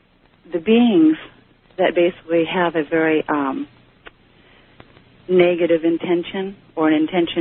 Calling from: California, United States; And I'm calling from California, and I've just... arrived back in the United States from Germany after a few years over there.

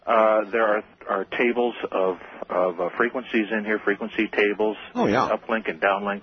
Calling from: Phoenix, Arizona, United States; I'm calling from Phoenix.

